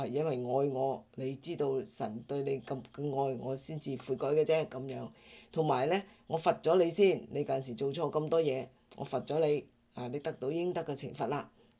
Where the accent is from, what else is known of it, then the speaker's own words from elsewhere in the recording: China; 係我哋中國人更加明白集體文化嚇。